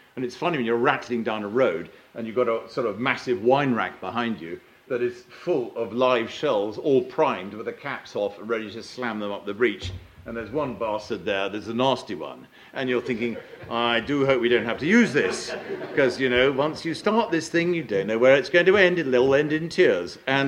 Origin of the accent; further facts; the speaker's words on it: United Kingdom; Because being frightfully British, we thought, well, they got rid of that now.